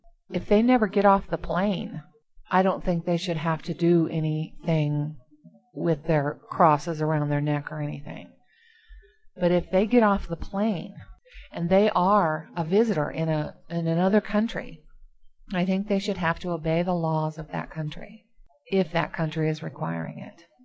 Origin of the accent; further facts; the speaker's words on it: United States; I, as a person, as an American, I have a choice to go to that country or not.